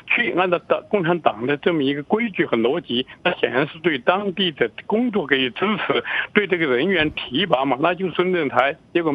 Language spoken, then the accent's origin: Chinese; Chongqing, China; now in United States; 我在美国遥望这个中国，我的故乡这个重庆了